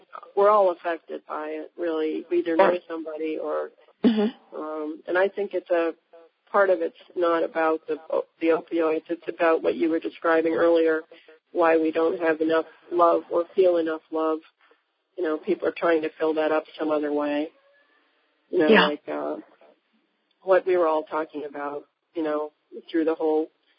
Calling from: Massachusetts, United States; I'm calling from Massachusetts.

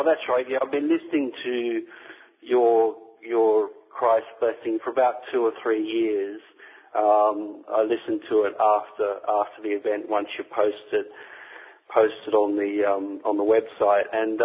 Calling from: Australia; I'm calling from Australia, actually.

